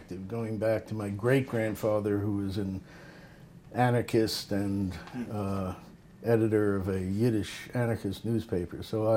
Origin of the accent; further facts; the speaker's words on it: Brooklyn, New York, United States; Well, I was born in Brooklyn, New York, 1947.